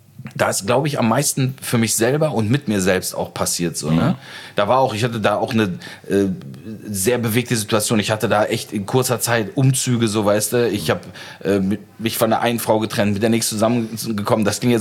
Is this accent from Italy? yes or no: no; Turkey; also born or lived in Aachen, Germany; so wie ich in der Türkei aufgewachsen bin und in Aachen